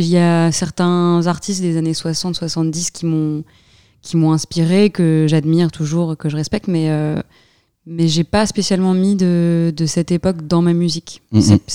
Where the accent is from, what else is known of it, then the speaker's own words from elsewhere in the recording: Belgium; born there; Non, je suis née en Belgique, en plus, donc c'est un peu honteux de ma part